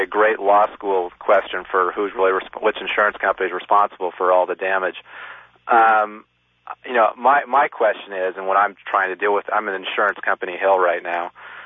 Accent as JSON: {"language": "English", "town": "Los Angeles", "region": "California", "country": "United States", "said": "I'm from Los Angeles."}